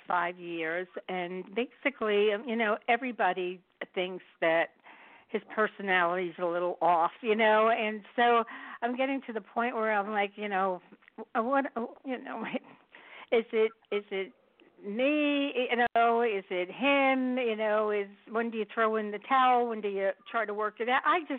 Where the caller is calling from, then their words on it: Pennsylvania, United States; I'm calling in from Pennsylvania